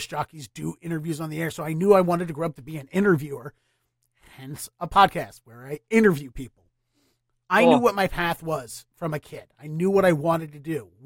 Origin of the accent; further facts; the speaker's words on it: Baltimore, Maryland, United States; To me, they're all the same because I grew up in Baltimore and I went to school in a college in MoCo and I worked in D.C.